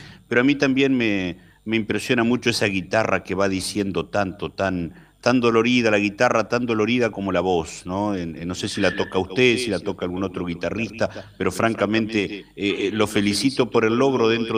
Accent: Concepción del Uruguay, Entre Ríos, Argentina; soy de aquí, de Concepción del Uruguay.

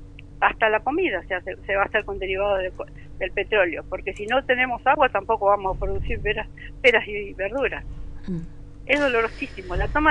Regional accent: Argentina; unirnos como argentinos

